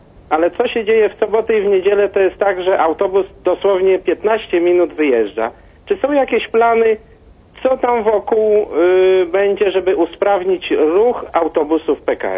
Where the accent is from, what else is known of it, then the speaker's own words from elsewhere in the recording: Warsaw, Masovian Voivodeship, Poland; jestem z Warszawy.